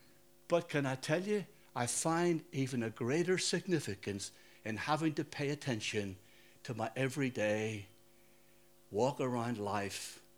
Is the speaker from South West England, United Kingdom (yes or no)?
no; Northern Ireland, United Kingdom; And he says, excuse me … You know, where are you from? And I said, Northern Ireland.